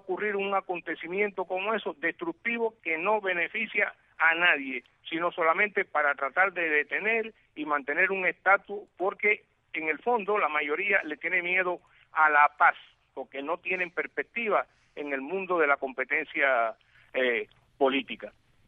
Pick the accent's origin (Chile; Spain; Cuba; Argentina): Cuba; mi deseo como cubano